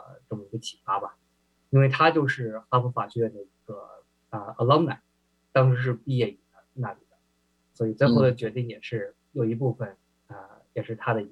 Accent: Seattle, Washington, United States; 我成长于西雅图嘛，所以对这一片土地、这一片社区还是有很大的、很浓郁的情感的。

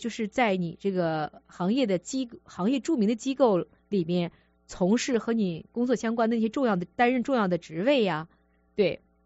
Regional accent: Harbin, Heilongjiang, China; 当然这话我说的有点主观，因为我是哈尔滨人

